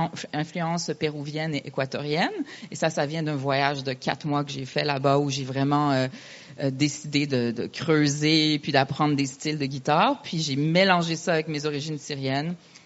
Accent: Montreal, Quebec, Canada; born there; Je suis née à Montréal. Ma famille, mes parents viennent de la Syrie, de Damas et d'Alep. Donc, c'était une ville très artisanale en Syrie. Et ma grand-mère est libanaise.

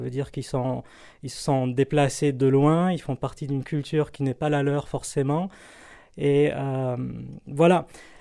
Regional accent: Tunisia; now in Quebec, Canada; Je viens de Tunisie. On s'est installé, ma femme et moi, à la fin de 2002, au Québec. Et on a déménagé en Gaspésie en 2015, mi-2015. Fait qu'on est là depuis environ 3 ans.

